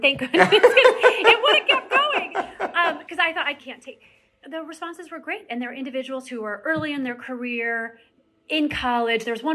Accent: Missouri, United States; I mean, I grew up in Missouri. I didn't grow up in the tri-state area or LA.

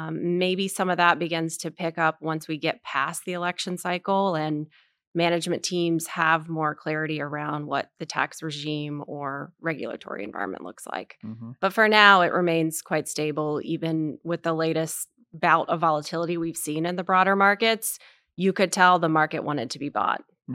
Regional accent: Charlotte, North Carolina, United States; But I grew up here locally in Charlotte, went to a gym here and competed for Clymer Gymnastics, which is no longer in existence.

